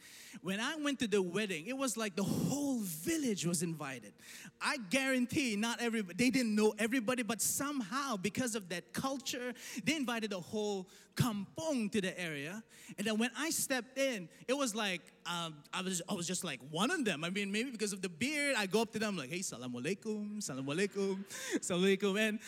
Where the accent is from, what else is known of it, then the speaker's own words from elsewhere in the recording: Philippines; I know because I'm also Filipino.